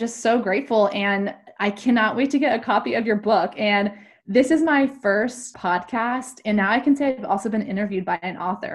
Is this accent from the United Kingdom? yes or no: no; California, United States; And I'm also from California, and that's the state flower.